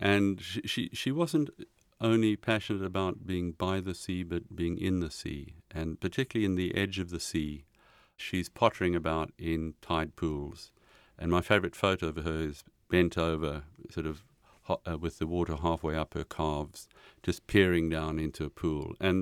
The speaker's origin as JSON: {"language": "English", "country": "South Africa", "tie": "born or raised there", "said": "as a teenager growing up in South Africa. I'd come across the edge of the sea, and I lived on the edge of the sea, 10 minutes from the Indian Ocean."}